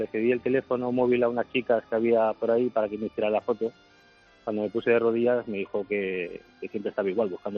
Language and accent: Spanish; Castellón, Valencian Community, Spain; Yo soy de Castellón